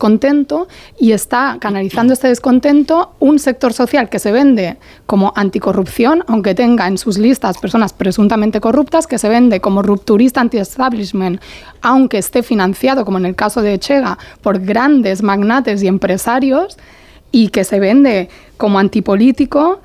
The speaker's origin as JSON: {"language": "Spanish", "country": "Spain", "said": "mi percepción de Portugal, siempre superficial, como buena española"}